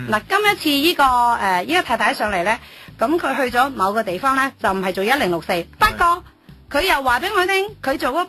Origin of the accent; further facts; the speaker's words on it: China; 但我哋中國人、亞洲人咧，天生我哋個卡拉通係去到第三、第四